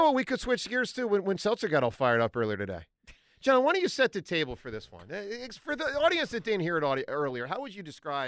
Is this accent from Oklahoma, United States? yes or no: no; Philadelphia, Pennsylvania, United States; I remember as a Philadelphian, and I watched that game in Hoboken that night. I was living up there.